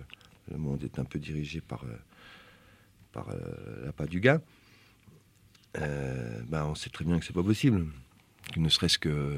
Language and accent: French; Bourgogne-Franche-Comté, France; chez nous en Franche-Comté